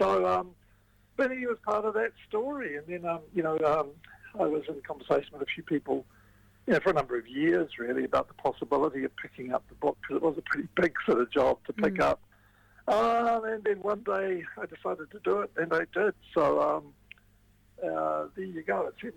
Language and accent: English; Auckland, New Zealand; I grew up in Auckland